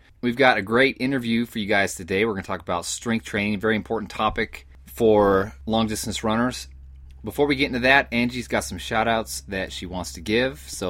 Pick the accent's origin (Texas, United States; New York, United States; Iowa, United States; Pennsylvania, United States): Pennsylvania, United States; Of course, we're from Pennsylvania